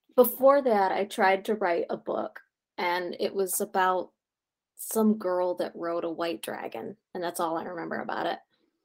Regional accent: Grand Rapids, Michigan, United States; I was born in Grand Rapids.

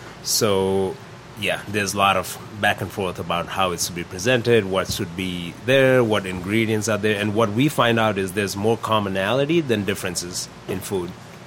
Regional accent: Nepal; moved away as an adult; I'm an immigrant from Nepal. I came here when I was 18 for college

